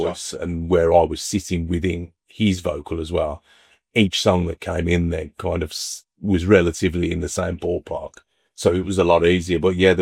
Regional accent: Birmingham, West Midlands, United Kingdom; no, I'm not from the Black Country, I'm from Birmingham

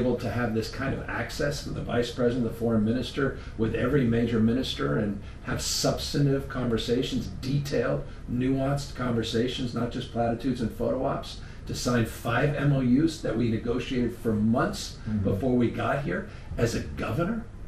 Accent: San Francisco, California, United States; I come from San Francisco, gateway China, the first and largest Chinatown.

